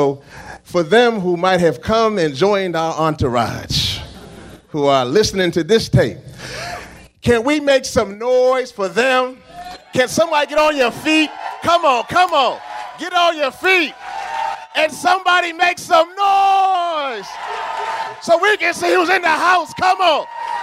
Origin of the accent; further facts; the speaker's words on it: Shreveport, Louisiana, United States; born there; I'm from the South as well, so you might hear that little draw. I was born in Shreveport, Louisiana.